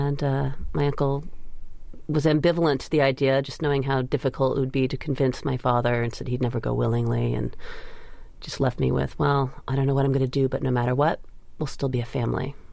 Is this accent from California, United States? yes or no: yes; California, United States; I was exposed to a lot of really remarkable, amazing experiences growing up in the Bay Area as a kid with artistic people.